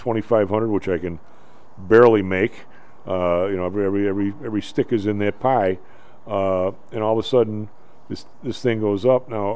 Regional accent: Evergreen Park, Illinois, United States; I grew up in Evergreen Park

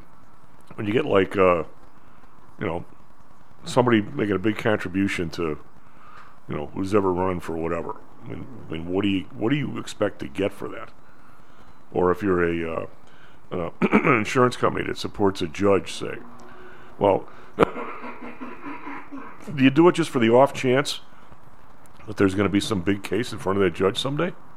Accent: Chicago, Illinois, United States; I mean, Jan, we're from the South Side. You know, the alderman gets Uncle Joe a job.

